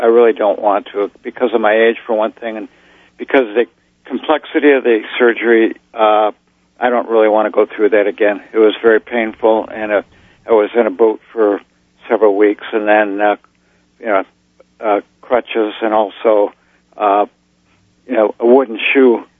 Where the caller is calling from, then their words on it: Waterford Township, Michigan, United States; I'm calling from Waterford Township.